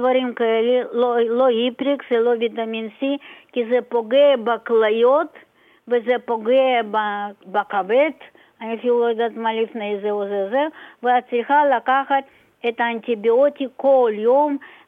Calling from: Ramat Gan, Tel Aviv District, Israel; אני מרמת גן.

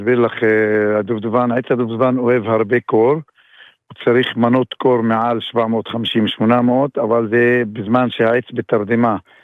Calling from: Jish, Northern District, Israel; אני מדבר מג'יש כפר גוש חלב בגליל העליון.

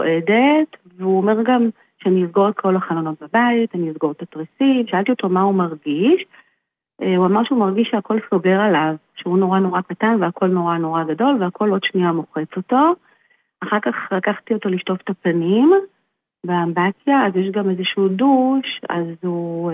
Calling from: Central District, Israel; שלום לך, אנחנו מהמרכז

